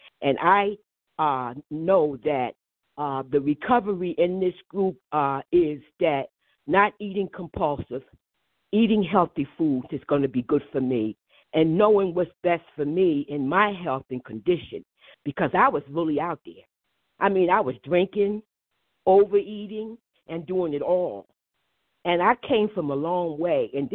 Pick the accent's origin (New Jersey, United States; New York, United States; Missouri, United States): New Jersey, United States; I'm from New Jersey.